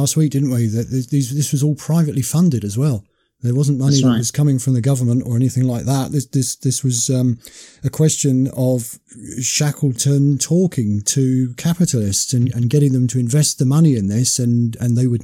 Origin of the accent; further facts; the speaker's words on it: United Kingdom; as a British man, you know that you've got this blood that's in your veins